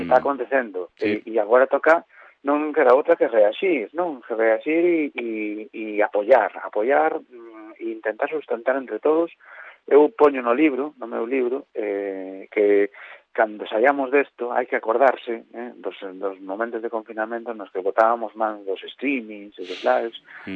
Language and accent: Galician; Galicia, Spain; eu son galego e fago cancións